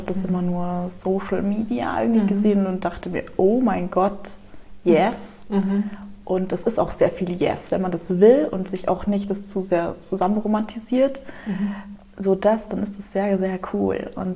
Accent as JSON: {"language": "German", "country": "Germany", "tie": "born there", "said": "Ich bin so privilegiert, in Deutschland geboren zu sein."}